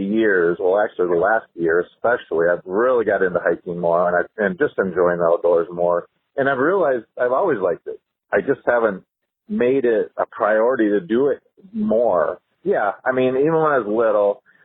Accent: Anoka, Minnesota, United States; Yeah, born in St. Paul, I think. And I grew up in Anoka, which is kind of a northern suburb of the cities.

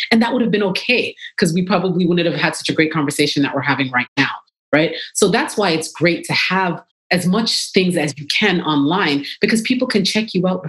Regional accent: Toronto, Ontario, Canada; You knew that I was from Toronto before we even came on that podcast, right?

